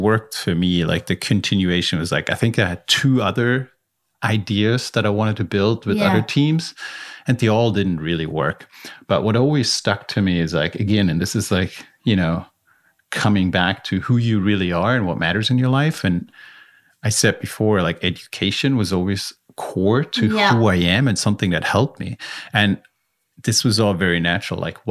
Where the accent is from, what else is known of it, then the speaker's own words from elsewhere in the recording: Germany; accent: German; English is a second language; moved away; I was this weird guy with a strange accent, German accent. I'm originally from Germany, as you know, and just moved here from Hawaii